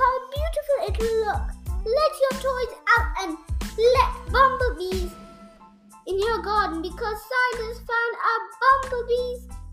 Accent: Karachi, Sindh, Pakistan; I am 7 years old. I am from Pakistan at Karachi.

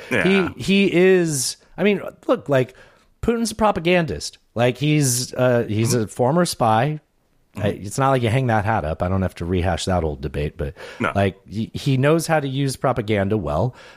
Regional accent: San Diego, California, United States; My mom moved out to California. That's why I was raised in San Diego.

